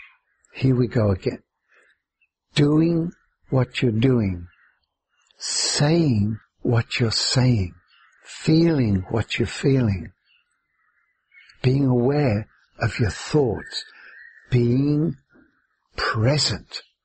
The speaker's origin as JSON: {"language": "English", "region": "England", "country": "United Kingdom", "tie": "born or raised there", "said": "One of the classical examples for me is where I was brought up in England."}